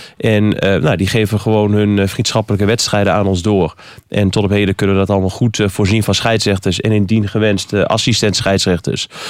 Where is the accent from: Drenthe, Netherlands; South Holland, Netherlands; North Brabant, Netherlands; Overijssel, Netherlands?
Overijssel, Netherlands; Nijverdal; Ik ben al van Nijverdal